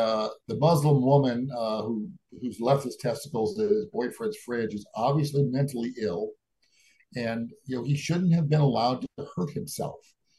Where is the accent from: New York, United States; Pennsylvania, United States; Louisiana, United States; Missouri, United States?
Missouri, United States; St. Louis; And, you know, I grew up in the St. Louis area. I remember back when Ferguson was all white.